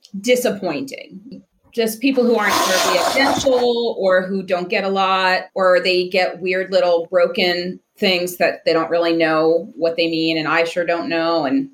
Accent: East Coast, United States; I'm from the East Coast.

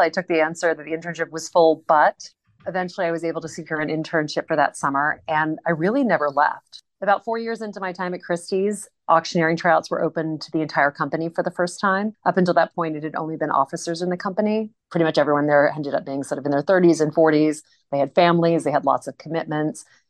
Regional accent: Louisiana, United States; I grew up in Louisiana. My parents were not art collectors.

